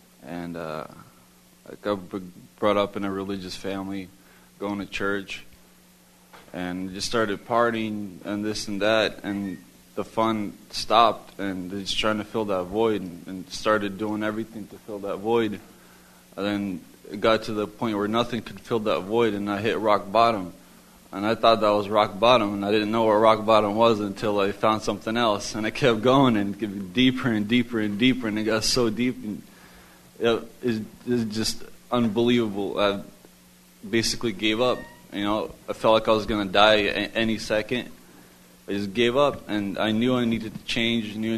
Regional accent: Portland, Oregon, United States; I'm from Portland, Oregon.

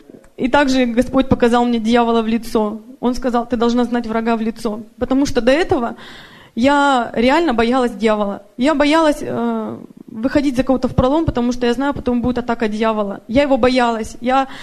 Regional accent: Surgut, Khanty-Mansi Autonomous Okrug, Russia; Я тоже из России, из города Сургут.

